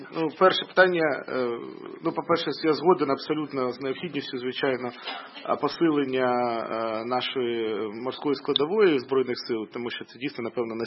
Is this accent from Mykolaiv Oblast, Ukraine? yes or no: yes; Mykolaiv, Mykolaiv Oblast, Ukraine; Миколаєві, моєму рідному, не можна було налагодити таке саме виробництво.